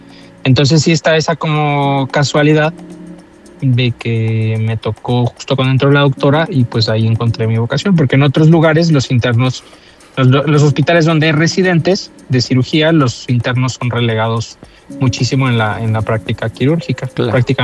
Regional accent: Puerto Vallarta, Jalisco, Mexico; Pues no nací en Vallarta, pero desde los 8 años vivimos ahí. Ahí hicimos, pues ahí estudié la primaria, la secundaria, la prepa, hasta la carrera.

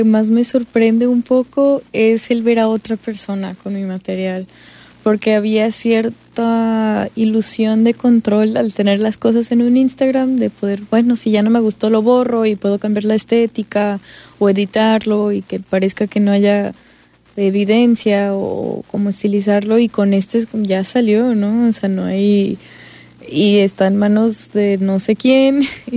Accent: Puerto Vallarta, Jalisco, Mexico; now in Mexico City, Mexico; yo soy de aquí de Puerto Vallarta, pero ahorita vivo en la Ciudad de México.

